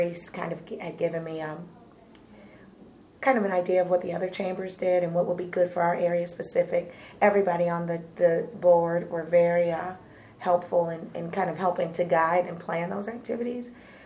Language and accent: English; Buffalo, New York, United States; whether it's because we're both from Buffalo or whatever the reason